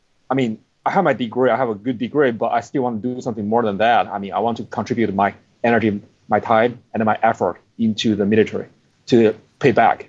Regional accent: China; English is a second language; now in United States; I mean, first, I come from China, but I was raised in the family where my parents gave me a lot of American literatures and also the Bible to read when I was a child. And then I moved to USA.

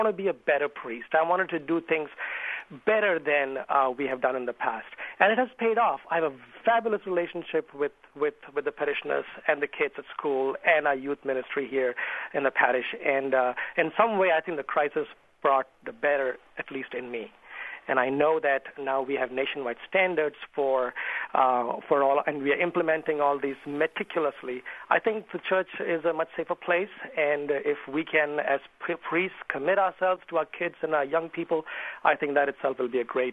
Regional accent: India; moved away as an adult; now in United States; I came to this country in 2000, and I'm originally from India.

